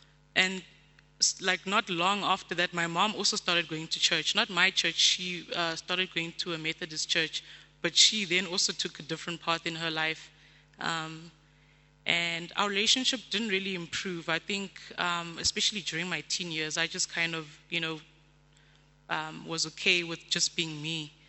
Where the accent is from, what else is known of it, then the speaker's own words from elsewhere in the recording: Hillbrow, Gauteng, South Africa; I grew up in Hillbrow in the city, and I guess I'm tough today because of having grown up there